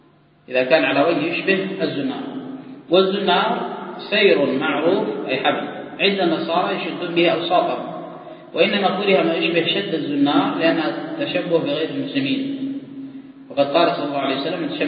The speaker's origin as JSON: {"language": "Arabic", "country": "Yemen", "said": "هذا الحزام الذي يلبس خصوصا عندنا في اليمن ما يسمى بالجنابي"}